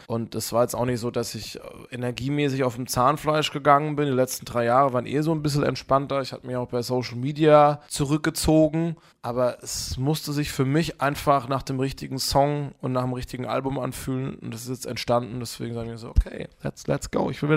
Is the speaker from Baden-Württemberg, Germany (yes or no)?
yes; Baden-Württemberg, Germany; ich komme aus dem Badenerland und bin da oft nach Karlsruhe gefahren oder Freiburg oder Baden-Baden